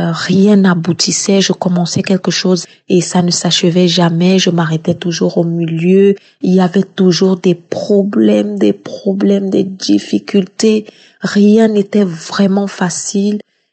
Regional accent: Cameroon; Je suis une Camerounaise et je réside au Cameroun.

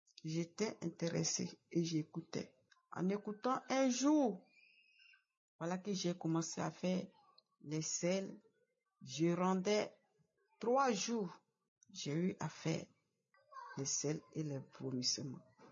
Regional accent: Abidjan, Côte d’Ivoire; Je suis de la Côte d'Ivoire, particulièrement à Abidjan.

